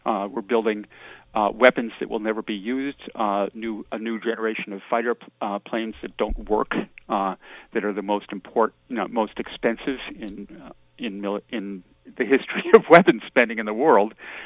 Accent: Massachusetts, United States; And to give you one example from my home state, Massachusetts.

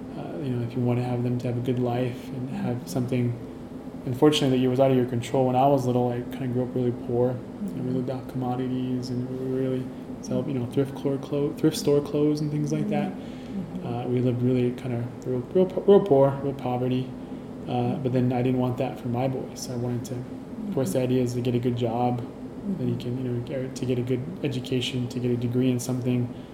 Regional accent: Bismarck, North Dakota, United States; when I was growing up in Bismarck, I was part of the Big Sister, Big Brother program growing up here in Bismarck with my aunt.

